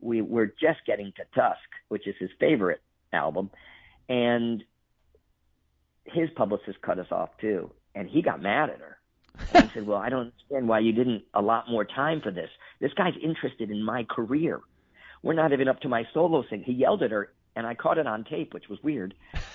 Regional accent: Boston, Massachusetts, United States; I'm still on in my hometown of Boston.

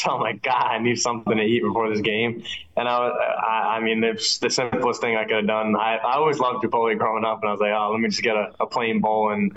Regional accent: New York, United States; I always listen to rap growing up, being like listening to New York rap because I'm from New York, you know.

